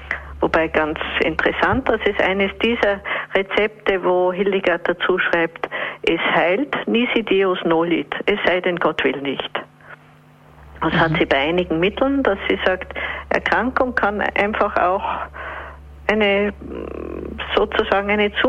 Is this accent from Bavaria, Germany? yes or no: yes; Bavaria, Germany; Kartoffelkeller hat das bei uns in Bayern geheißen.